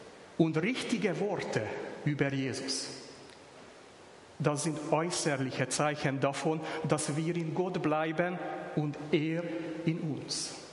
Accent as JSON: {"language": "German", "country": "Hungary", "tie": "born or raised there", "said": "In meiner Kindheit in Ungarn haben wir ein breit verbreitetes Tischgebet gehabt"}